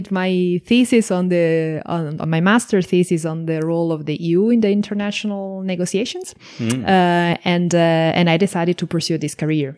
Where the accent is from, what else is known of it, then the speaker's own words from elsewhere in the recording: Italy; now in Brussels, Belgium; I'm from Italy, as Victor said, and I've been in Brussels for over 9 years.